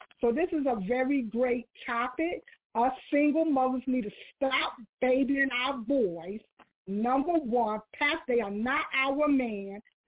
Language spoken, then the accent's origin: English; New Jersey, United States; I grew up in Jersey